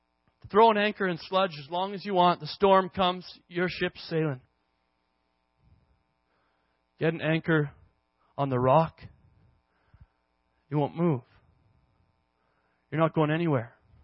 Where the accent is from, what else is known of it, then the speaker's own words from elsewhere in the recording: Williams Lake, British Columbia, Canada; I grew up in Williams Lake, and people don't really go in Williams Lake all that much.